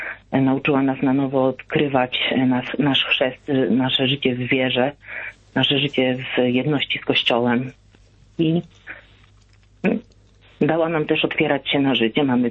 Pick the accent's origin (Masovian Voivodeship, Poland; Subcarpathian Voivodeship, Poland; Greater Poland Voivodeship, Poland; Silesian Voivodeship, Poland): Masovian Voivodeship, Poland; Radom; Ja właśnie pochodzę z Radomia